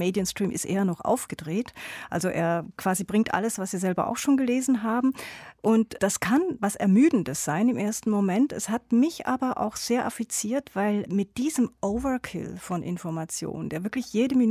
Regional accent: Switzerland; Ja, als Schweizerin denkt man natürlich sofort an Max Frischs Tagebücher aus den 60er, 70er Jahren

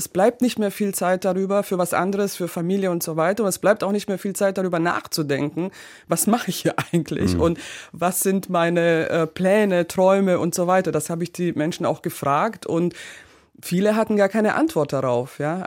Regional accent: Romania; now in Germany; Ich komme ja selbst aus Rumänien, bin oft mit Vorurteilen auch konfrontiert.

